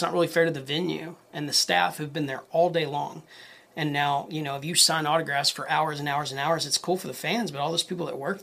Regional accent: Lubbock, Texas, United States; because for me growing up, even though I grew up in Lubbock, Texas

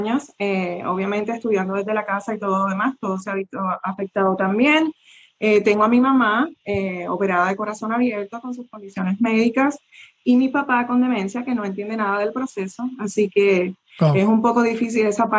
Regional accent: Puerto Rico; es algo que nos hace puertorriqueños

